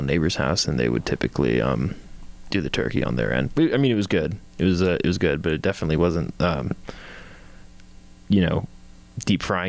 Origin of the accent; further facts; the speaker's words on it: Washington, United States; now in Phoenix, United States; The big one in Phoenix, and this like shocked me because I didn't see this growing up in Washington State